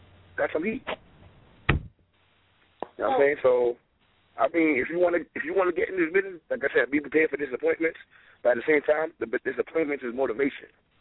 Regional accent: Brooklyn, New York, United States; of course, I'm from Brooklyn.

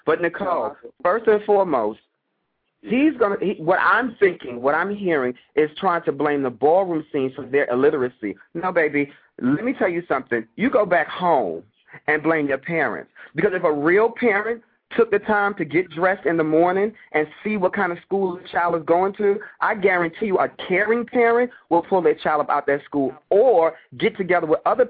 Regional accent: New York, United States; When I'm from New York. You couldn't pull that in my school.

